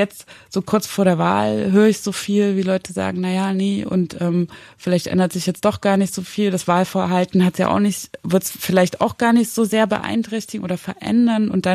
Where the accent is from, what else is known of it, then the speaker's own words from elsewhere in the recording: Zwickau, Saxony, Germany; also ich bin ja in Zwickau geboren und aufgewachsen